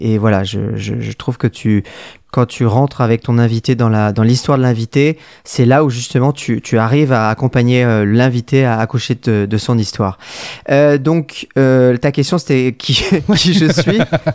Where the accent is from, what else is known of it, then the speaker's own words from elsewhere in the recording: Brittany, France; moi je suis breton.